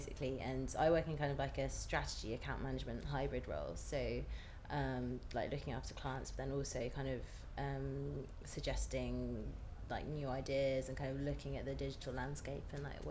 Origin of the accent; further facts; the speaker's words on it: Letchworth, East of England, United Kingdom; now in London, United Kingdom; I grew up in Letchworth, which is the first garden city in the world. As the first roundabout in the world as well, and I went to school in Bedford, but now I live in Highbury in Islington, but yeah, so I work in London.